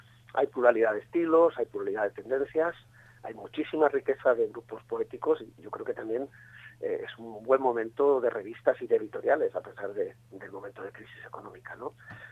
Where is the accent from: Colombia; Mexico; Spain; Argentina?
Spain; Extremadura; Yo provengo de la Extremadura rural. Nací en Cáceres, me crié en pueblos pequeñitos y junto a mi madre, que era maestra de escuela rural, y amo la naturaleza y la luz de aquella tierra